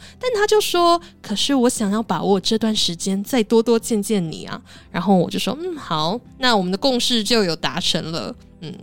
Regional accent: Taiwan; 然后呢，我就是台湾人

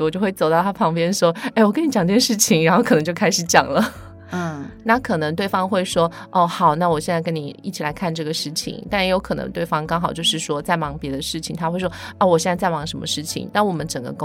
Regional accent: China; moved away as an adult; also born or lived in Beijing / Shanghai; now in Taiwan; 谈完之后我就会跟他们说我是中国人的时候

